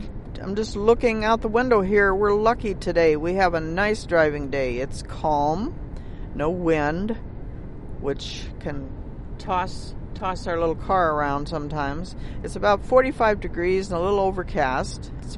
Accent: Iowa, United States; I'm from Iowa

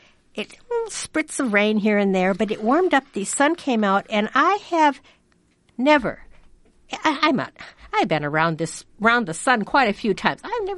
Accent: Reedsburg, Wisconsin, United States; My hometown has a... called Reedsburg, Wisconsin, has a festival this time of year.

